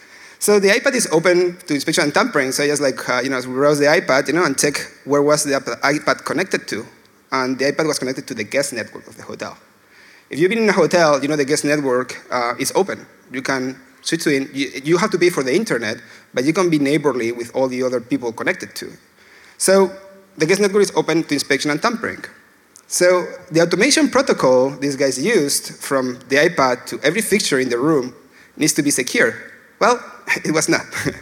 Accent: Castilla-La Mancha, Spain; So I'm a Spanish guy. I'm from La Mancha, where the windmills are and all that stuff.

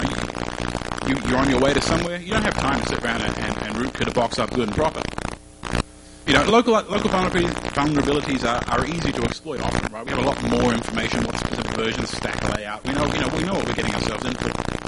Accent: New Zealand; funnily enough. I'm from New Zealand, which is why I sound a little fucked up.

